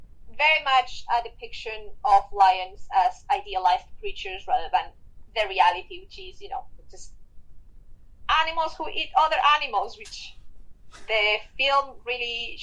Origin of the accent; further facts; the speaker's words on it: Spain; English is a second language; I'm originally from Spain.